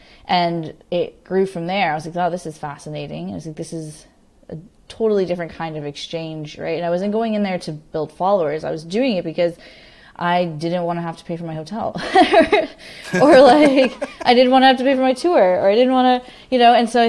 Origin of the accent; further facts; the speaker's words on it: Henderson, Nevada, United States; also born or lived in California / Colorado / Florida; I moved around a bit, but I went to high school in Las Vegas, Nevada, right outside of Las Vegas in Henderson. But I grew up before that in all over. I was in California, Colorado, Florida.